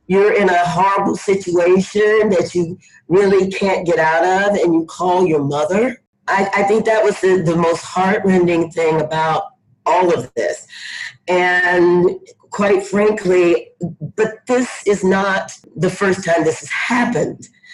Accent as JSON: {"language": "English", "region": "the South", "country": "United States", "tie": "born or raised there", "said": "So I grew up in the South, the Southern United States. Mm-hmm. I grew up in a place where the Ku Klux Klan started."}